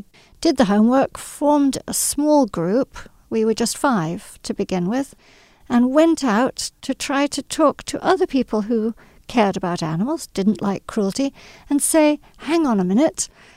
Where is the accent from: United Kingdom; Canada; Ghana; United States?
United Kingdom; England; I grew up partially in England.